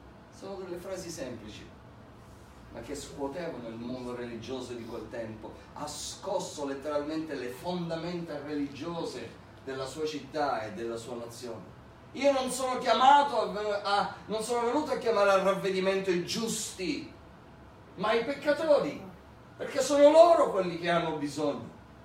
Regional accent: Sicily, Italy; Noi veniamo dalla Sicilia

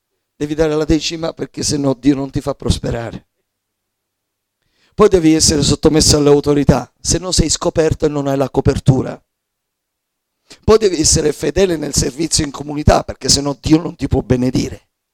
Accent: Sicily, Italy; Sapete, io vengo dalla Sicilia. Noi abbiamo proprio, ce l'abbiamo nel DNA.

